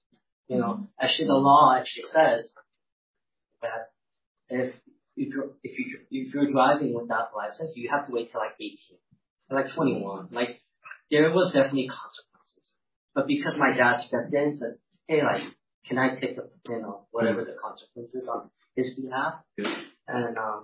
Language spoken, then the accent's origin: English; California, United States; I grew up in California, okay, so driving is a big deal.